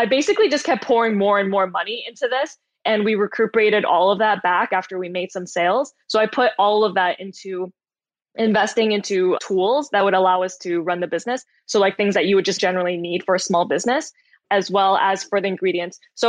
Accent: China; also born or lived in Canada; I was born in Canada, but I was raised by my grandparents in China for a period of my life.

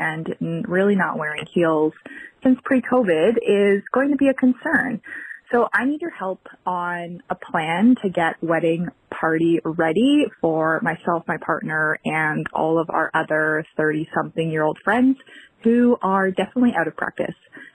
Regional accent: Grimsby, Ontario, Canada; now in Melbourne, Australia; calling from Melbourne, Australia. I am Canadian and grew up in a small town called Grimsby.

